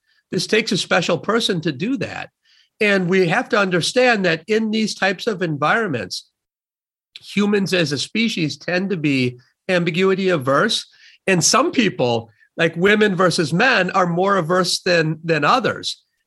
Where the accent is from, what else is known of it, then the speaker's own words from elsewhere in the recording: Sun Prairie, Wisconsin, United States; I was raised in Sun Prairie, Wisconsin.